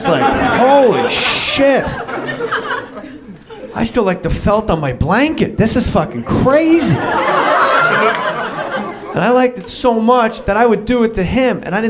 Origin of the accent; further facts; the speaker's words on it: New Jersey, United States; All right, don't make a big deal out of it. … I'm from New Jersey.